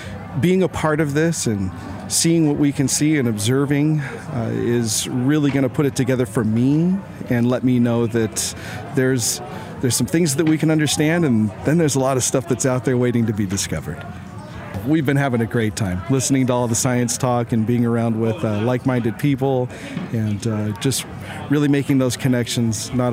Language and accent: English; Folsom, California, United States; I'm from Folsom, California.